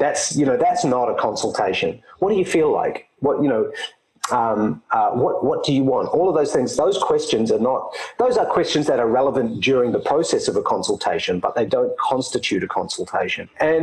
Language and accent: English; New Zealand; now in Sydney, Australia; I'm a New Zealander based in Sydney, Australia. I've been living here for the last 7 years because the weather's nicer than Auckland.